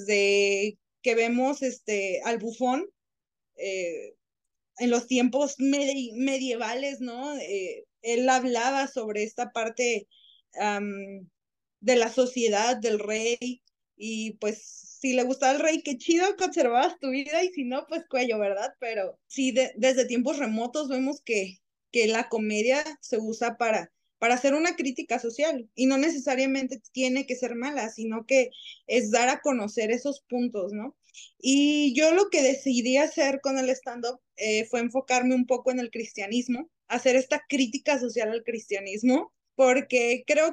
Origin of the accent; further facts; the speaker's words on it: Guadalajara, Jalisco, Mexico; also born or lived in Baja California; yo estudié en Baja California y me regresé a Guadalajara. Yo soy de Guadalajara.